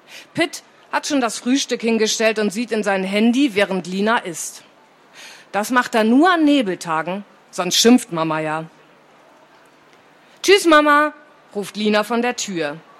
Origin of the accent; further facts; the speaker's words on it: Lübeck, Schleswig-Holstein, Germany; born there; now in Berlin, Germany; Und dann ist sie nach Berlin gezogen, genau wie ich. Ich bin nämlich auch nicht in Berlin geboren, sondern in Lübeck. Das liegt an der Ostsee.